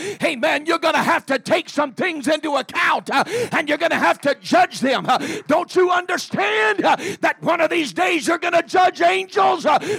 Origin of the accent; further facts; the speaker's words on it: Texas, United States; growing up in Texas and working around the combines and working out in the fields.